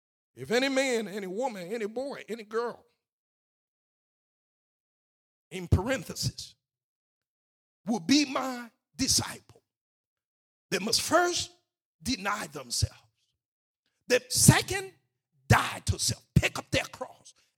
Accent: Baton Rouge, Louisiana, United States; We said, listen, we are from Baton Rouge. We came here on a little excursion. We're heading back.

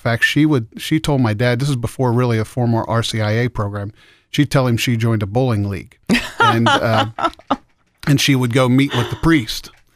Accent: Bethlehem, West Virginia, United States; I was born in Wheeling. I was actually born in a little suburb outside of Wheeling called Bethlehem.

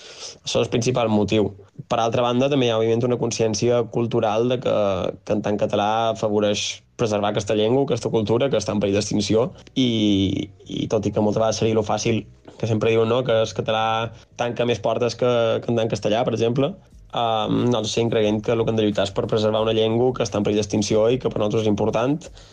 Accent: Balearic Islands, Spain; accent: Menorcan; som un grup de Ciutadella, de Menorca, que ens hem presentat en el concurs pop-rock de Palma. Nosaltres sempre cantam en català, amb el dialecte del menorquí

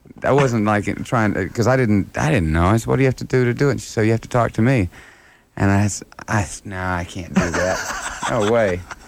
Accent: Alabama, United States; now in Chicago, United States; I didn't tell them that I was from Alabama. I live in Chicago now

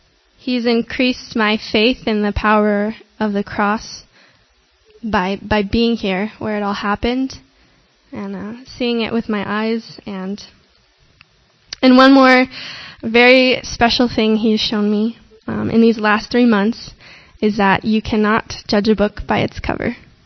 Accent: Pendleton, Oregon, United States; I'm from Oregon, Pendleton, Oregon.

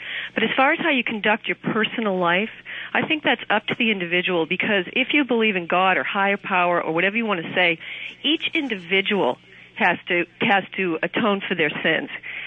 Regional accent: Boston, Massachusetts, United States; I mean, I grew up in the Boston area, and Boston is a very conservative Irish Catholic area

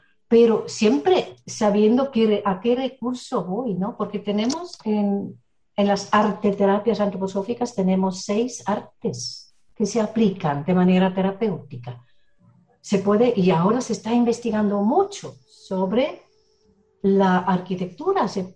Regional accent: Switzerland; yo soy de Suiza

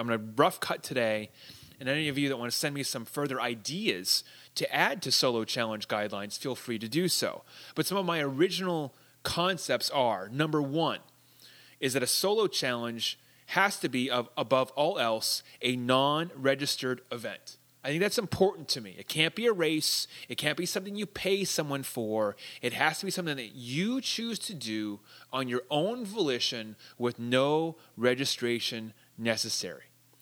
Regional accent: New Hampshire, United States; I grew up in New Hampshire, so being in and around Mount Washington is something that, you know, it's something that I remember.

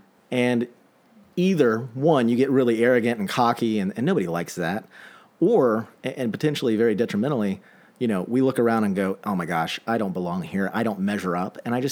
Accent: Atlanta, Georgia, United States; I am from Atlanta.

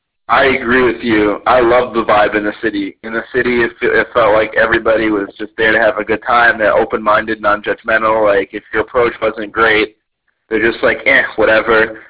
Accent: New York, United States; or rather, I guess I grew up in Long Island, but who doesn't live in the city. I haven't lived there in 7 or 8 years.

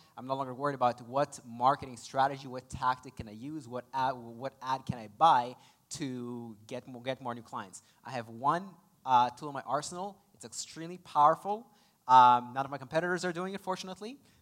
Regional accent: Israel; accent: mix of Russian and Hebrew; English is a second language; Sometimes my little accent seeps through. People can't figure out what my accent is. It's a mix of Russian and Hebrew. It's not French.

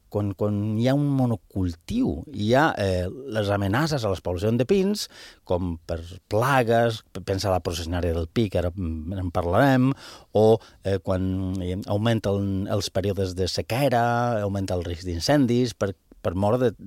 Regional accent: Barcelona, Catalonia, Spain; jo sóc del nord d'Espanya, del nord. I tothom a Londres em deia, que ets de Barcelona.

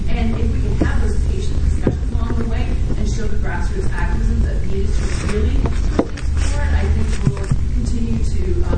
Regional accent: Boston, Massachusetts, United States; I'm from Boston too.

